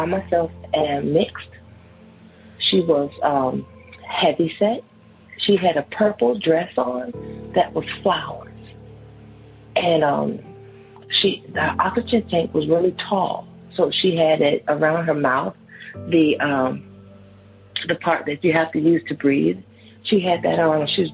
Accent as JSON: {"language": "English", "town": "Washington", "region": "District of Columbia", "country": "United States", "said": "from Washington, D.C."}